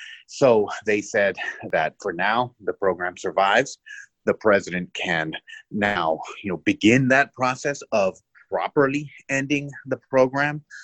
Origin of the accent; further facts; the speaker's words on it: Laredo, Texas, United States; Well, I'm originally from Laredo and I am an attorney now doing criminal defense and immigration work